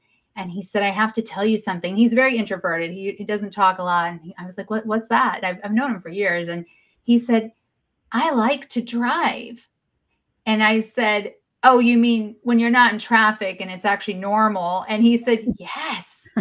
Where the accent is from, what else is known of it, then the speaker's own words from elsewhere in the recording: Southeast, United States; also born or lived in Los Angeles; But I'm from the Southeast. I grew up all over the Southeast.